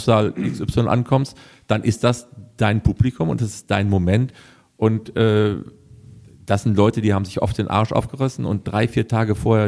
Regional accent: Kiel, Schleswig-Holstein, Germany; born there; Nee, ich bin ja gebürtiger Kieler, eine Kieler Sprodde.

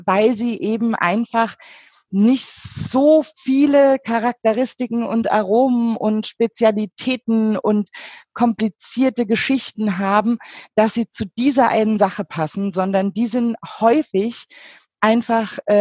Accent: Rhineland-Palatinate, Germany; also als Pfälzer glaubt als man Pfälzer, auch bei einem Liter Riesling immer

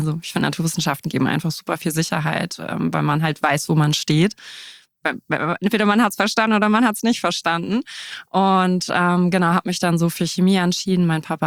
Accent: Northern Germany, Germany; ich bin 37 Jahre alt und ich komme aus Norddeutschland, wohne seit über 15 Jahren in Hamburg

